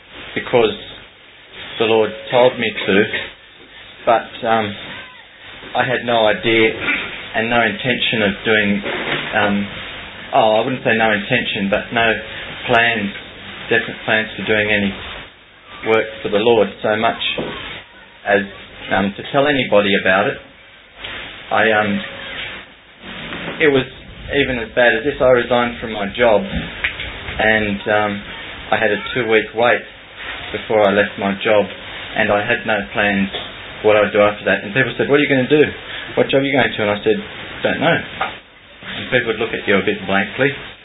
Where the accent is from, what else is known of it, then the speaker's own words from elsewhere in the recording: United Kingdom; I'm a British citizen, so I thought I can work. I'm going to go over to Northern Ireland and visit all my relatives for a month at Christmas